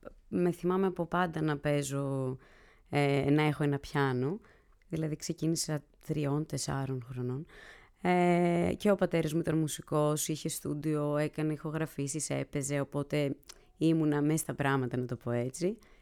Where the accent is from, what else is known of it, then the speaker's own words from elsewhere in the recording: Athens, Attica, Greece; moved away as an adult; Ναι, γεννήθηκα στην Αθήνα, πήγα σχολείο στην Αθήνα. Έφυγα για κάποια χρόνια για σπουδές στα Ιωάννινα.